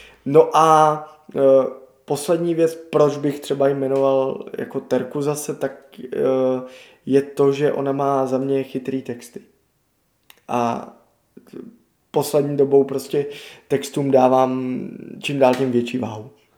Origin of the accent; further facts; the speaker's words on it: Prague, Czechia; že jsem z Letný zejména